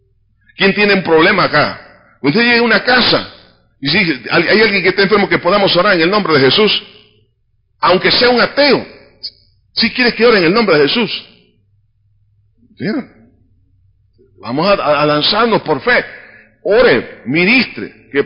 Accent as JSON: {"language": "Spanish", "country": "El Salvador", "said": "Y él como extranjero, se puede imaginar, nosotros como salvadoreños, tranquilos. ¿Por qué? Porque nosotros vivimos en el Valle de las Hamacas."}